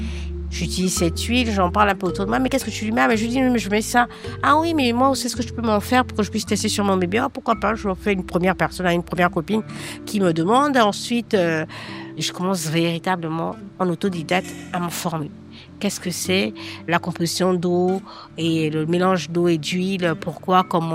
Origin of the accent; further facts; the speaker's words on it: Libreville, Estuaire, Gabon; also born or lived in Woleu-Ntem; je suis née à Mivoula, au Grand Nord, du Wolentem, au Gabon. Et j'ai grandi à Libreville.